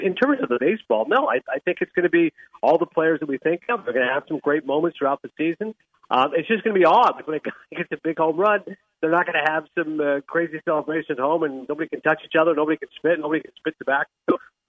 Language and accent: English; Toronto, Ontario, Canada; because of my ties growing up in Toronto